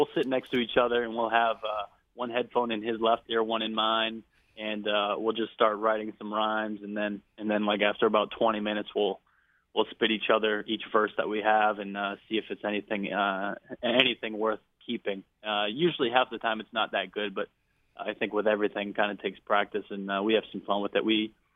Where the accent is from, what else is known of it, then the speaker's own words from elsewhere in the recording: Boston, Massachusetts, United States; I'm from Boston, and he's one of my – him and Mark Wahlberg are a few of my favorite Boston actors.